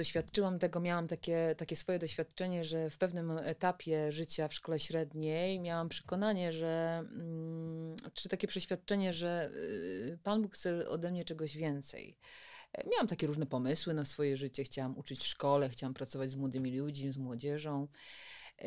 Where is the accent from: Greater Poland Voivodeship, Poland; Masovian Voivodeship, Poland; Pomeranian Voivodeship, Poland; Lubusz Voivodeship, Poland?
Greater Poland Voivodeship, Poland; Środa Wielkopolska; Ja pochodzę z województwa, z tej części poznańskiej. Ja uczyłam się w liceum w Środzie Wielkopolskiej.